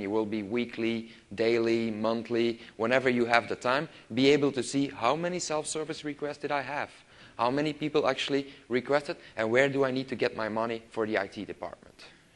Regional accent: Belgium; I am from Belgium, so it doesn't count for us

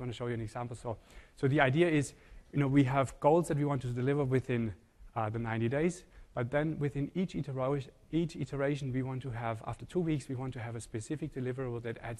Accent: Germany; also born or lived in New York, United States; I am from Germany, I've lived in New York.

